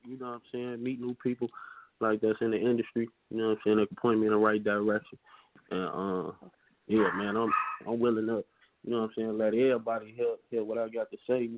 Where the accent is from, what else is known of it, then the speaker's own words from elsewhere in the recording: Chicago, Illinois, United States; I'm from the east side of Chicago, man.